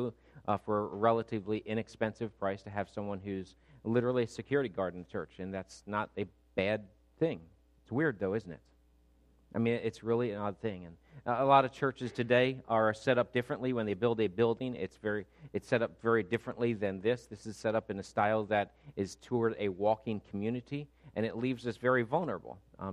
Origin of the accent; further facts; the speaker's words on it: Pennsylvania, United States; now in New Jersey, United States; I live in New Jersey. I grew up in Pennsylvania. In Pennsylvania, hunting was a normal part of life.